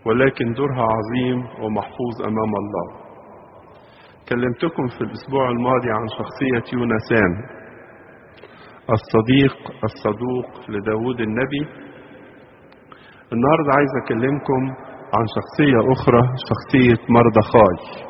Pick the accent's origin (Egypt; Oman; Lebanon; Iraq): Egypt; الذي يحتل مكانة كبيرة في وجداننا كمصريين، وأجدادنا اللي حفروا القناة